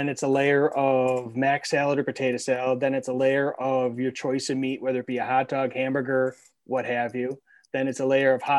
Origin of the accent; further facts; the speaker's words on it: New York, United States; I grew up outside of Buffalo.